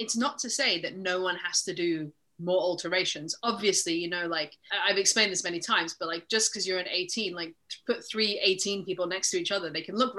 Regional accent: Scotland, United Kingdom; you can hear my accent, right? I may have grown up in Scotland, but I am not Scottish.

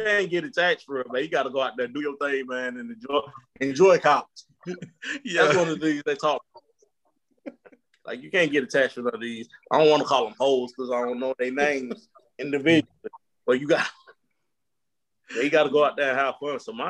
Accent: the South, United States; I'm from the South, so this shit is Coke. It ain't pop.

